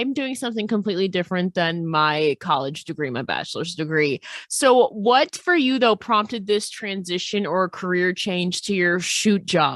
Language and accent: English; New York, United States; Like I'm from New York State too.